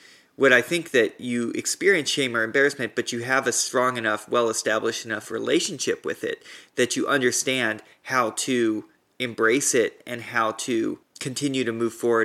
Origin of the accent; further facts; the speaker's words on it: the South, United States; as a white, Southern, straight man growing up in the South, like I understand what it's like to feel boxed in by certain things and feeling like you can't move.